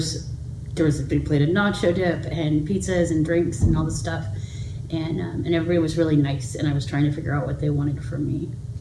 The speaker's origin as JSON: {"language": "English", "town": "Longview", "region": "Washington", "country": "United States", "said": "I am 34 years old, and I'm from Longview, Washington, and I have 4 children."}